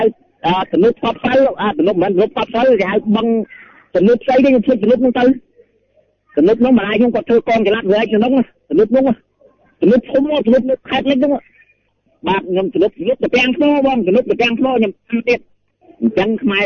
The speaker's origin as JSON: {"language": "Khmer", "region": "Battambang", "country": "Cambodia", "tie": "born or raised there", "said": "ខ្ញុំនៅខាងខេត្តបាត់ដំបងបងគេជលាស្រុកកំណើតខ្ញុំនៅនេះទេនៅខាងស្រុកពីរៀងទេបងណា"}